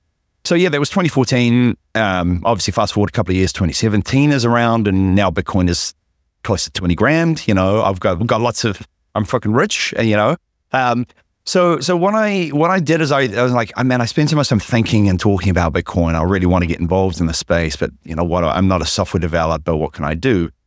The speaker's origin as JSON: {"language": "English", "country": "New Zealand", "said": "I'm from New Zealand. That's where that was from."}